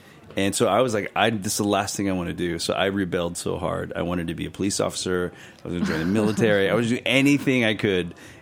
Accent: Los Angeles, California, United States; So I was a kid born in L.A. I was born and raised in East L.A. And we still live on the east side of L.A. to today, right?

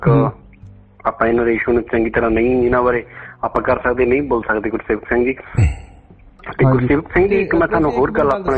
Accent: Nawanshahr, Punjab, India; ਮੈਂ ਨਵਾਂਸ਼ਹਿਰ ਜ਼ਿਲ੍ਹੇ ਤੋਂ ਬਿਲੋਂਗ ਕਰਦਾ

